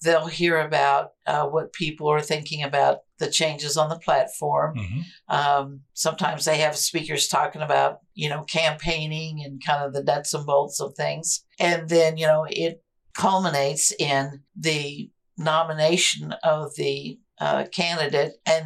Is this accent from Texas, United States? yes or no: no; Missouri, United States; You know, we're from Missouri. We're not used to seeing celebrities.